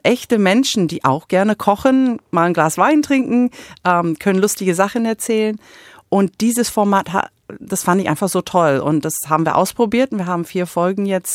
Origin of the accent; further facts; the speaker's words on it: United States; now in Germany; Aber ich habe mich beworben, weil als Amerikanerin